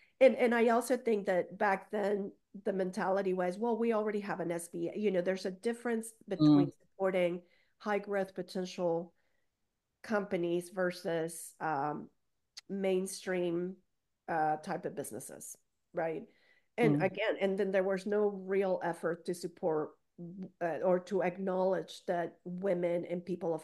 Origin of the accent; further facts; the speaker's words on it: Oklahoma, United States; most of the time when I would say I'm from Oklahoma, I was kind of like a little bit of condescending